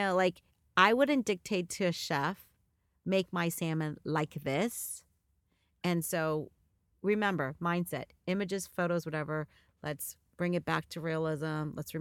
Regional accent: California, United States; I'm from the Bay Area, so I speak mostly to Bay Area.

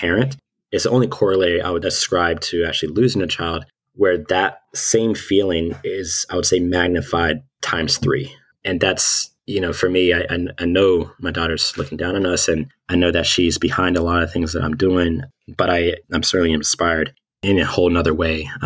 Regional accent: Gastonia, North Carolina, United States; I'm from North Carolina myself, from a little town called Gastonia.

